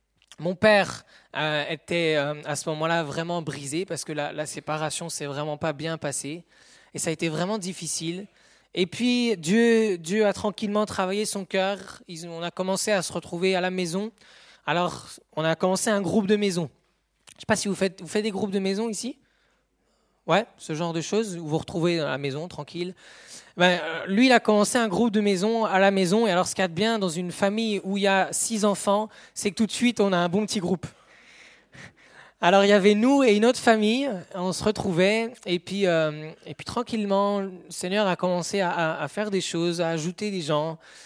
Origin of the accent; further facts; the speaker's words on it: northern France, France; also born or lived in Canada; Je suis né au Canada, j'ai grandi, j'ai fait mes 6 premières années au Canada. Puis après, on est rentré en France, dans le nord de la France.